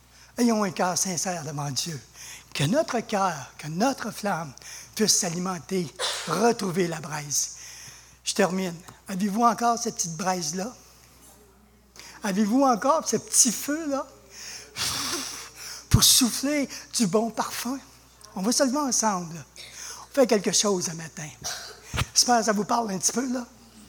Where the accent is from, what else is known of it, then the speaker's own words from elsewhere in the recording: Sherbrooke, Quebec, Canada; Nous, on est de Sherbrooke, donc l'église Pentecôte, pour nous, à l'époque, c'est l'année des réveils.